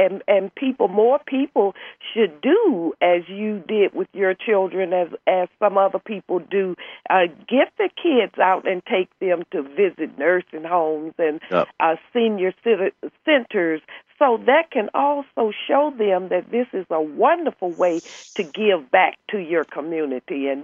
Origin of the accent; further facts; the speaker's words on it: Arkansas, United States; now in Washington, United States; I'm originally from Arkansas, but I've been here since about 92